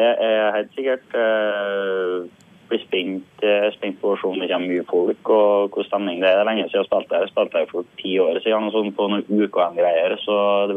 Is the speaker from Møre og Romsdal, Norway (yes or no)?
yes; Sunndalsøra, Møre og Romsdal, Norway; akkurat nå befinner jeg meg i hjemkommunen min, Sunndalsøra